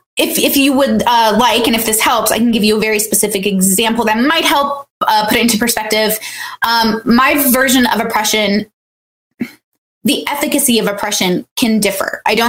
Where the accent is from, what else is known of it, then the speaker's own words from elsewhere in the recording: United States; I'm from America. My parents are immigrants from Iraq.